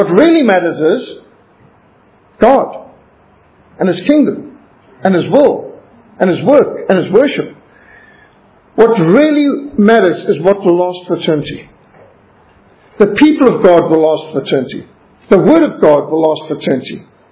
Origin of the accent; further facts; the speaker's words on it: Zimbabwe; I was brought up in Rhodesia. What a joy it was to be brought up in a country filled with wildlife. And I lived in a paradise, even though we were at war.